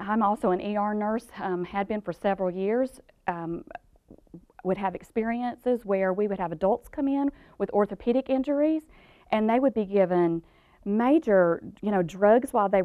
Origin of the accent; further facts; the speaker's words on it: Georgia, United States; accent: Georgia; for some reason they can detect my Georgia accent. I don't think that I have one, but oh well.